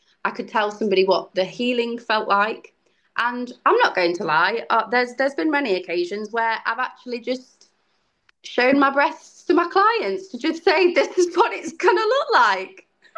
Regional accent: Yorkshire and the Humber, United Kingdom; I am from Yorkshire and I make the best brew going.

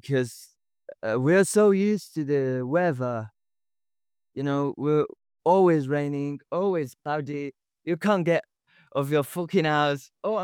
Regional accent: Haworth, Yorkshire and the Humber, United Kingdom; We're from Haworth in England.

